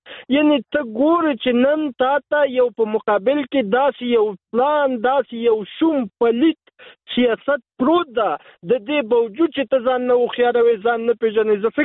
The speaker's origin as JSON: {"language": "Pashto", "country": "Afghanistan", "said": "څه دی یو افغان په صفت زه نن په افغانستان کې یم"}